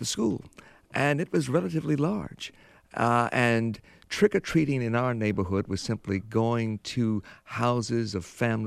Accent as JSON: {"language": "English", "town": "Baton Rouge", "region": "Louisiana", "country": "United States", "tie": "born or raised there", "said": "And I grew up in Baton Rouge, Louisiana, in a much different environment."}